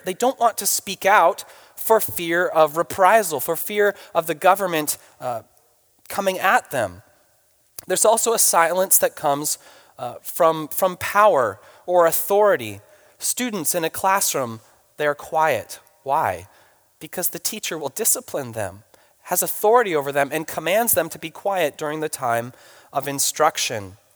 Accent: New England, United States; now in California, United States; My brother says, don't you mean supper? Because we grew up in New England, and so that vocabulary is more common there. And they say, you're just a Californian now.

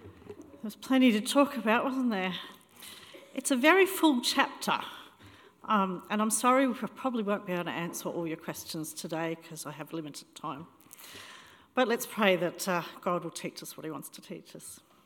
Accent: Australia; Now, I'm an Australian, and according to the stereotype, I should love sport, and I should love the beach.

